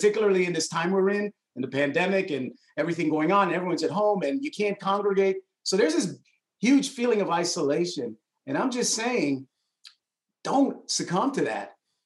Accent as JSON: {"language": "English", "region": "New York", "country": "United States", "tie": "born or raised there", "also_born_or_lived": "Connecticut", "said": "I grew up in New York and Connecticut."}